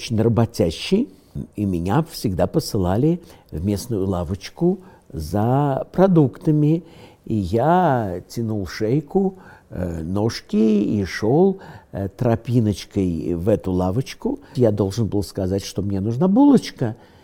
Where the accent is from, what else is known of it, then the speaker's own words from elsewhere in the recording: Vilnius County, Lithuania; also born or lived in Moscow; меня уже отвезли из Москвы, где я родился, в Литву, в старинное имение, которое принадлежало предкам моей семьи по материнской линии, в имение Кривой Погурок, которое находится под Вильнюсом